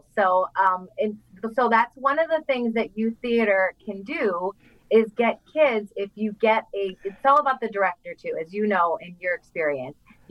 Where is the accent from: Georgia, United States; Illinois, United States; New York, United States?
Illinois, United States; Cary; So I'm from Cary, which is just down the road from Huntley.